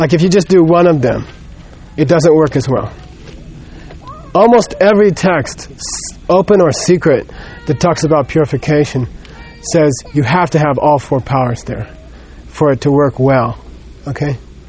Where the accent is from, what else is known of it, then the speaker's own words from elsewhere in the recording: Phoenix, Arizona, United States; when I was growing up in Phoenix, we had a neighbor, this kid, and he was just cruel, you know?